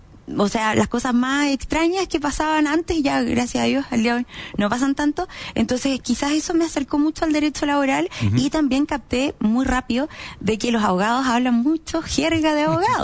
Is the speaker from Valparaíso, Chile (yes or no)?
no; Temuco, Araucanía, Chile; now in Santiago, Chile; Yo soy de Temuco, no tenía papá abogado, mamá abogada, tío abogado, nada. Y yo llego a Santiago con el sueño de crear mi estudio jurídico